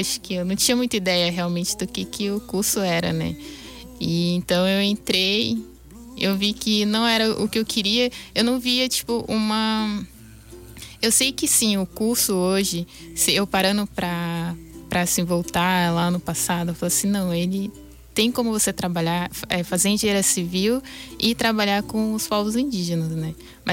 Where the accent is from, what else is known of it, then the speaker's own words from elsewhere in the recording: São Paulo, Brazil; eu sou de São Paulo, Pancararu de São Paulo.